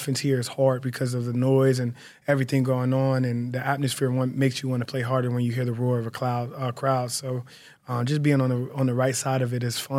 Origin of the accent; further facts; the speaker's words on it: Pittsburgh, Pennsylvania, United States; I would say as a young age, I'm from Pittsburgh, so my very beginning of football really wasn't like a a program.